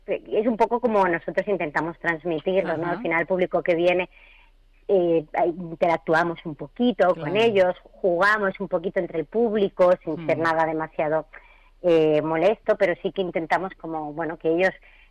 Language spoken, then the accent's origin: Spanish; Vilaseca, Catalonia, Spain; Pues yo soy de Vilaseca, que es un pueblo de Tarragona, de la provincia de Tarragona, justito al lado del Port Aventura